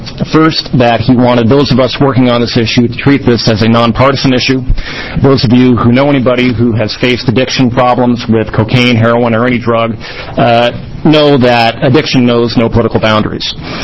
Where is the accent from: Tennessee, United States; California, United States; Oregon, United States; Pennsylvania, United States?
Oregon, United States; not only to Oregon, which happens to be my home state, and I'm always glad to get back